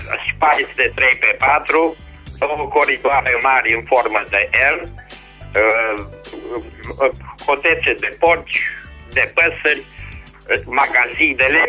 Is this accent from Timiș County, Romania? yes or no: yes; Timișoara, Timiș County, Romania; sunt din Timișoara.